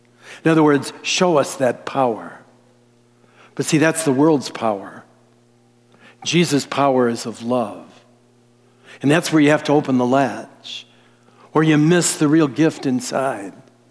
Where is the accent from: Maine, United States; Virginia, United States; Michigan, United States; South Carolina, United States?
Michigan, United States; Detroit; I come from the Lower East Side of Detroit. I know what it's like.